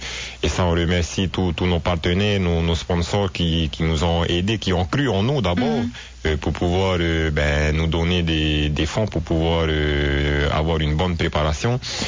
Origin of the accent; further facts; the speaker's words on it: Tahiti, French Polynesia; qu'on puisse l'avoir chez nous à Tahiti, c'est formidable